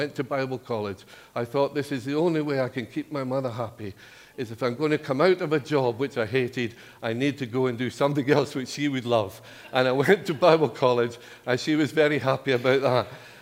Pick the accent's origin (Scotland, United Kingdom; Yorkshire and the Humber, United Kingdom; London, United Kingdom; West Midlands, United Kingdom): Scotland, United Kingdom; Edinburgh; also born or lived in Cornwall; I grew up in Edinburgh.